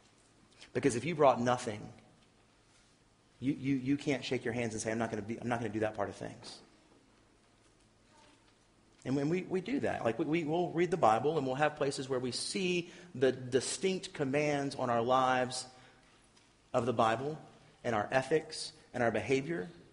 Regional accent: Virginia, United States; You know, I grew up in Virginia, a Virginian of Virginians, to use Paul's language.

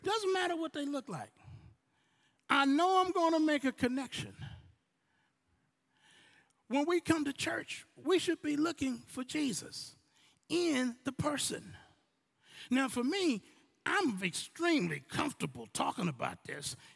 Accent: United States; I'm an American-American. What I mean by that, I'm not Jamaican-American. I am not from Barbados.

